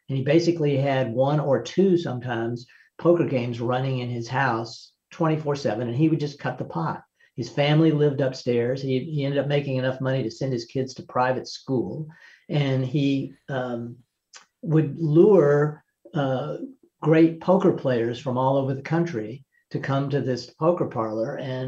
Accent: Nashville, Tennessee, United States; when I grew up in Nashville

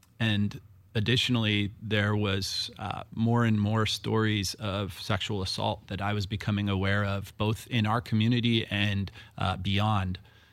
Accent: Vashon, Washington, United States; also born or lived in Vermont; I was actually born in Vermont, not on the road, but in the state on the East Coast. But my family made their way to Vashon in the early 90s.

